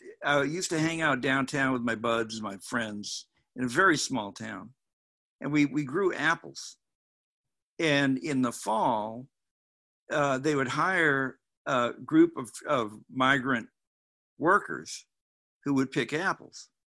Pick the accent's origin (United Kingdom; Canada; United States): United States; New Hampshire; I grew up in New England, and like Kelly just said, you know, I grew up in a town with no Black people in the town. And, or I think I lived in New Hampshire.